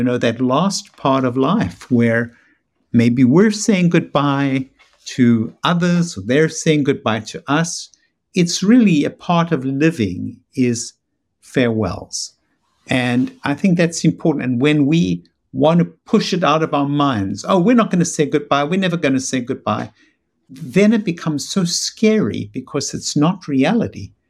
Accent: South Africa; moved away as an adult; now in United States; Youth, which is growing up in South Africa. Adulthood, which was arriving in America.

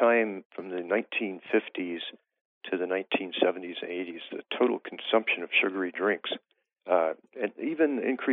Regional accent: West Virginia, United States; I grew up in West Virginia, and I noticed that a lot of my friends and relatives were gaining dramatic amount of weight.

